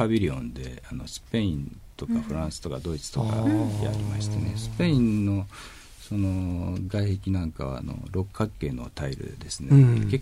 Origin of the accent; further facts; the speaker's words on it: Nagoya, Aichi, Japan; 名古屋の出身でございまして、まあ、静岡にいたあの期間というのはほんの少しでございましたので